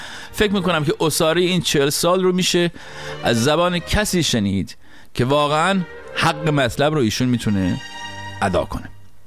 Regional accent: Iran; moved away; در جامعه‌ای بزرگ شدم که هیچ حس مشترکی نسبت به حاکمانش نداشتم. در کشوری بزرگ شدم که تعلقی نسبت بهش احساس نمی کردم، به خاطر اینکه من فقط 3 سالم بود که انقلاب شد. و در خانواده بزرگ شدم که اصلا انقلاب اسلامی نمی خواست.

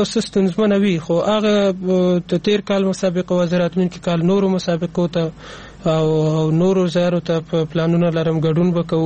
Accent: Afghanistan

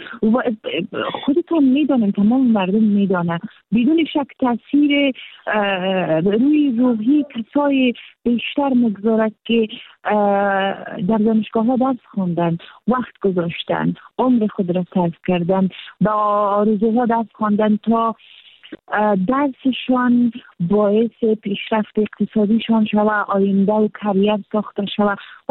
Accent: Afghanistan; ما زن هستیم، ما در جامعه افغانستان به دنیا آمدیم، بزرگ شدیم

